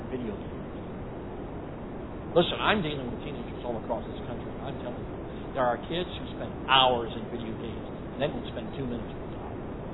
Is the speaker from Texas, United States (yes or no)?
no; Chicago, Illinois, United States; I grew up in Chicago. I moved to Chicago in 1966.